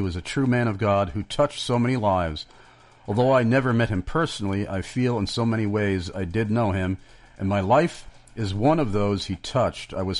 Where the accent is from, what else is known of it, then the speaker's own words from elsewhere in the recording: Amityville, New York, United States; because we were driving around in my hometown of Amityville, and you just happened to spy out of the corner of your eye a sign in Amityville for an Ahmadi mosque.